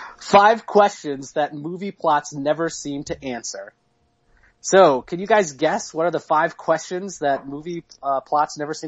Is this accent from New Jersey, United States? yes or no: no; Michigan, United States; I grew up in Michigan, and whenever they film something that's supposedly in Michigan or Detroit, I'm always like, that's not how Detroit looks